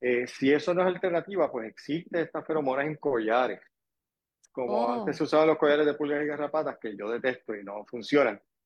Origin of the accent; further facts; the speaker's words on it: Manatí, Puerto Rico; also born or lived in Fajardo; Yo soy manatieño de crianza, pero yo mis primeros 3 días lo viví en Fajardo.